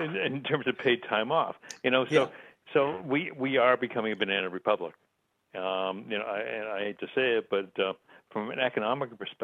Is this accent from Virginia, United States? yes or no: no; Massachusetts, United States; you grew up in New York, I grew up in Massachusetts